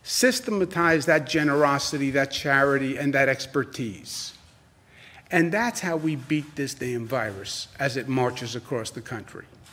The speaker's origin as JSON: {"language": "English", "region": "New York", "country": "United States", "said": "Well, I'm a New Yorker."}